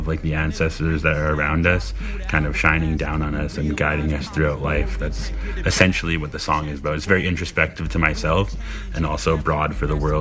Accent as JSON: {"language": "English", "town": "Saskatoon", "region": "Saskatchewan", "country": "Canada", "said": "I'm a hip-hop artist and artist mentor from Saskatoon out in Saskatchewan, and I'm coming from Pasqua First Nations down in Treaty 4 territory."}